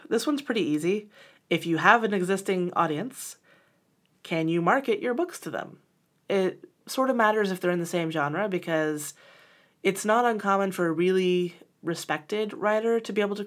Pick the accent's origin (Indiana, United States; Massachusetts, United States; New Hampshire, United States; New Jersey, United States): Indiana, United States; I grew up in Indiana